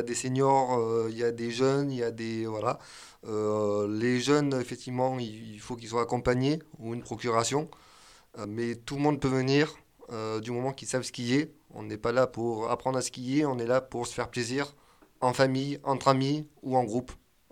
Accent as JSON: {"language": "French", "town": "Avignon", "region": "Provence-Alpes-Côte d'Azur", "country": "France", "said": "Non, pas du tout, effectivement. Je viens plutôt d'Avignon, dans le sud, oui."}